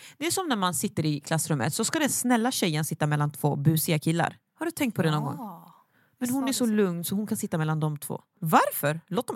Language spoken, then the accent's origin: Swedish; Sweden; Vi är uppvuxna i Sverige.